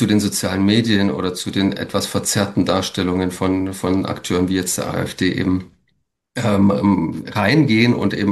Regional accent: Saxony, Germany; accent: Saxon; ich musste mir meinen sächsischen Akzent auch hart abtrainieren. Das war, ne, manchmal kommt das auch ein bisschen als Klangfarbe noch durch.

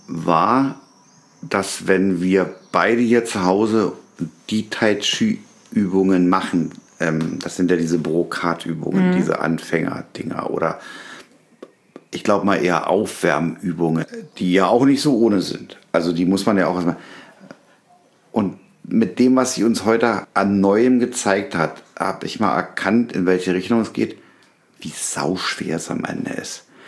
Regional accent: Berlin, Germany; Okay, wir hatten halt gewisse Privilegien als Berliner.

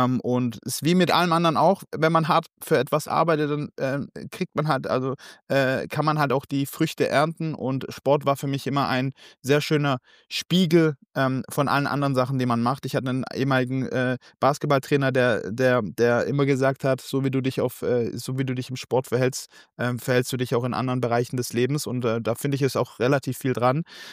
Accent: Iran; now in Germany; ich habe meine Wurzeln im Iran. Wir sind aus dem Iran geflüchtet, auch klassisch als Flüchtlinge mit auch allem, was dazugehört, Asyl beantragt in Deutschland und so weiter.

